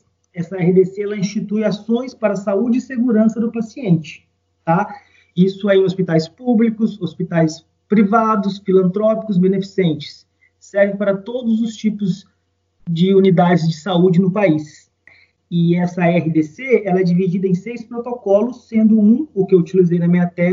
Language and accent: Portuguese; Ponte Nova, Minas Gerais, Brazil; born there; os hospitais ficam em Minas Gerais, na cidade onde eu nasci, aqui em Ponte Nova